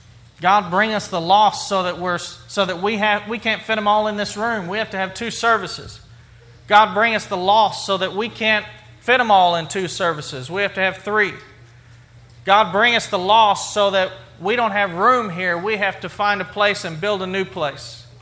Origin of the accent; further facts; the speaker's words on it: United States; I'm an American.